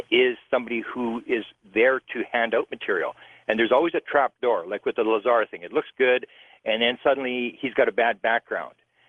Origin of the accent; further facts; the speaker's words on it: Canada; I'm a Canadian